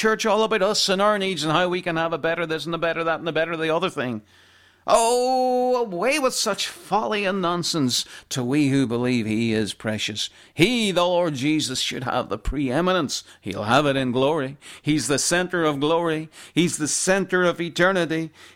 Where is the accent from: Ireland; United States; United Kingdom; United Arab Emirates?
Ireland; I'm from Ireland, as you know, and I'm from a wee village called Maharaa